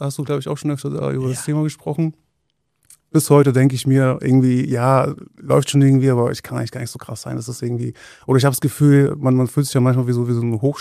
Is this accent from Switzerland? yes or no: no; Bulgaria; Also ich komme aus Bulgarien und das ist halt so der ehemalige Ostblock.